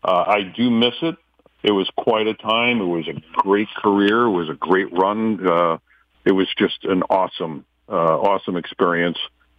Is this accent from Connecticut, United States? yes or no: yes; Bloomfield, Connecticut, United States; growing up in Bloomfield, A.C. Peterson's, that's where they were, A.C. Peterson's Farms.